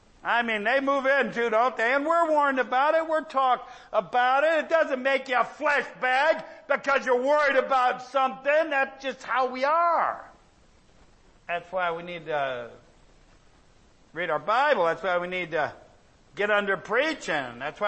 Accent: Ohio, United States; now in Texas; I'm from Ohio, but I'm very content to be in Texas.

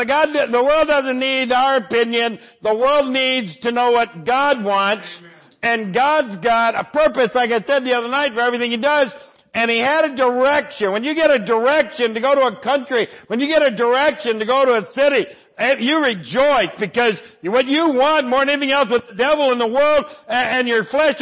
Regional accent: Ohio, United States; I'm from Ohio. It's January. And I'm in San Antonio, Texas.

